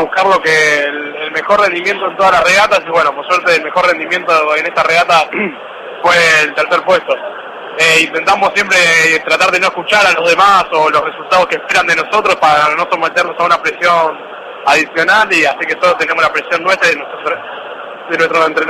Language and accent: Spanish; Campana, Buenos Aires Province, Argentina; Yo soy de Campana